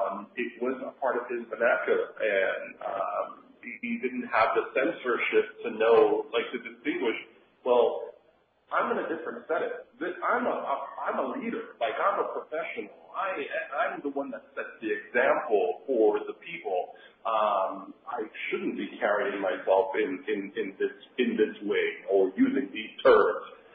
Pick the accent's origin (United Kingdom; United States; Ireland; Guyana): Guyana; Georgetown, Demerara-Mahaica; being black myself, I'm black. I'm from Georgetown, Guyana, in South America.